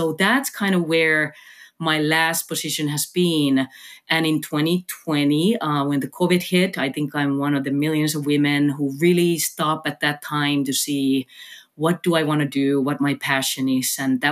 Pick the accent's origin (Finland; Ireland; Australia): Finland; English is a second language; moved away as an adult; now in United States; I'm from Finland. I moved to United States in my 90s. So this kind of reveals my age as well. I've been here over two decades. I came here in university